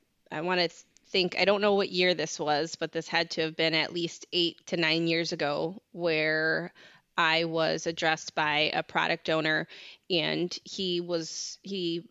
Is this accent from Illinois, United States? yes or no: yes; Chicago, Illinois, United States; I grew up by Midway Airport, which is close, like between 63rd. I grew up closer to 63rd and Pulaski. It was majorly a Hispanic and Polish neighborhood